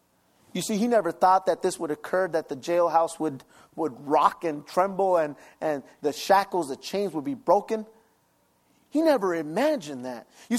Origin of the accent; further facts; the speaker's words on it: Cathedral City, California, United States; I grew up here in Cathedral City. I went to school with Jesse Sanchez.